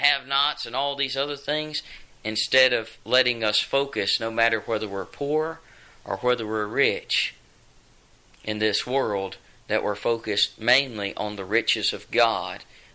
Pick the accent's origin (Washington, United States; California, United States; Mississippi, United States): Mississippi, United States; My home state of Mississippi, percentage-wise, we're the poorest state in the Union.